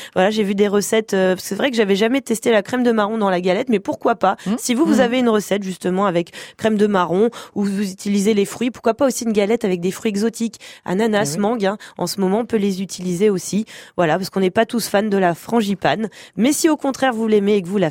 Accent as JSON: {"language": "French", "region": "Île-de-France", "country": "France", "said": "nous sommes de l'Île-de-France."}